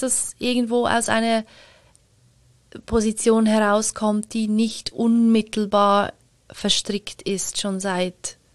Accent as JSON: {"language": "German", "country": "Switzerland", "said": "einfacher ist als Schweizerin, als selbstständige, alleinstehende Frau, wie wir uns einmal nennen."}